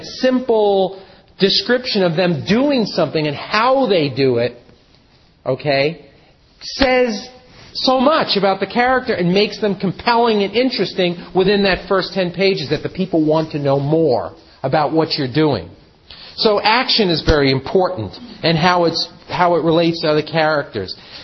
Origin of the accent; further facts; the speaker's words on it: New York City, New York, United States; now in Los Angeles, United States; I'm from New York. I'm from L.A. now, but I'm from New York.